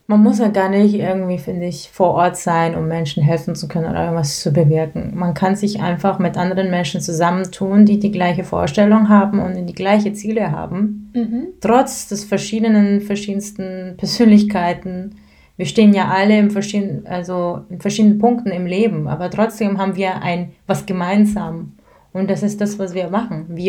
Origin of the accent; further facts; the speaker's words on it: Germany; Und ich sagte, ich komme aus Deutschland, aber ich bin eine von euch.